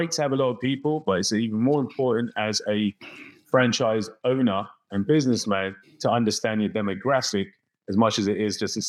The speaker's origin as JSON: {"language": "English", "region": "London", "country": "United Kingdom", "tie": "born or raised there", "said": "I was born and raised in North London. That's where I'm from. My parents are immigrants from India. My mother came when she was married to my father at 20 years old, arranged marriage, very typical of Indian culture. Grew up in North London, middle-class"}